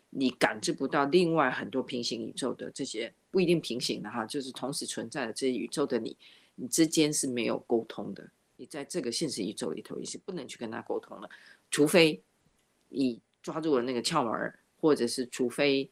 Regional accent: Taiwan; 你受的教育跟我在台湾受的教育是不一样的

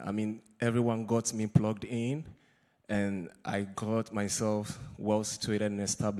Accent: Ghana; now in Tyler, United States; I came from Ghana to pursue my graduate studies at UT Tyler.

